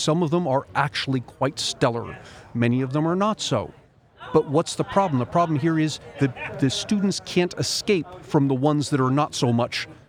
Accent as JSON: {"language": "English", "country": "United States", "said": "I've got a kid who's starting his freshman year of college next year, and I, as many American parents, had to go through and fill out the FAFSA form"}